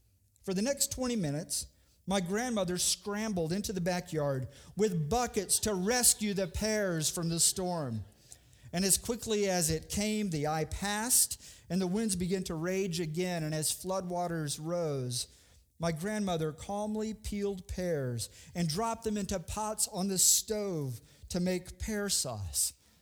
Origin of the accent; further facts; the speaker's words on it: Houston, Texas, United States; Where I was growing up in Houston, the same was true for apples and pears.